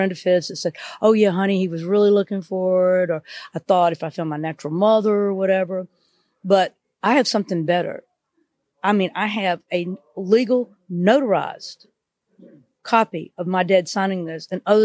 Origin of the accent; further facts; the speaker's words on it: the South, United States; I mean, I'm from the South. Okay. We're huggy people, you know